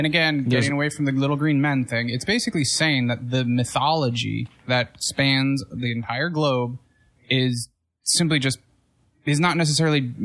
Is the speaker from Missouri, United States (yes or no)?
yes; Missouri, United States; I'm from Missouri. It's the show me state.